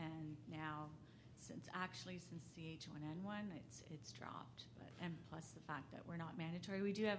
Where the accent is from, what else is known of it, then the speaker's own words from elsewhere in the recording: Pembroke, Ontario, Canada; I'm from Pembroke, Ontario.